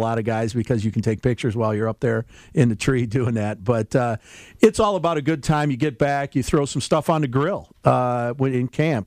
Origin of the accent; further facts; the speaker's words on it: Charlotte, Michigan, United States; I grew up in Charlotte, south of Lansing, got some great friends.